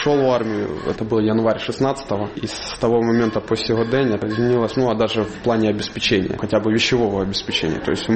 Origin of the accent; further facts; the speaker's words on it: Yavoriv, Lviv Oblast, Ukraine; now in Zhytomyr Oblast, Ukraine; родом я из Львовской области, из города Яворов. Я живу в Житомирской области, там переехать вот оттуда. С Житомирской области я уже пошел служить.